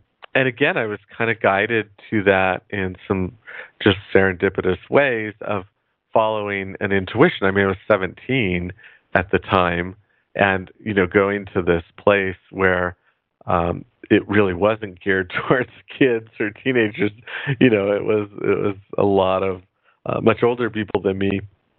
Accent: California, United States; because I was from California

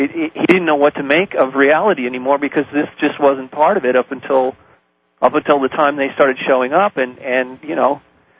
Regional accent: United States; I am not a terrorist. I'm simply an American citizen exercising my First Amendment, my freedom of speech.

